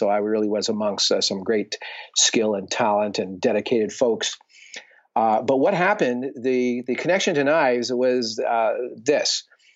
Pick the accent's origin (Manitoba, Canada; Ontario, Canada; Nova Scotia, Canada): Nova Scotia, Canada; travel through Africa and up through Europe and back to Nova Scotia, my hometown.